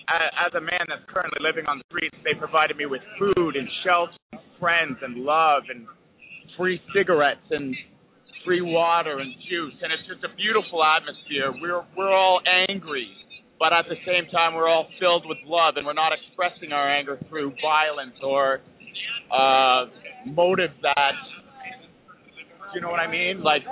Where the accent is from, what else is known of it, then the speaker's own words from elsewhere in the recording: Canada; I'm from Canada, actually.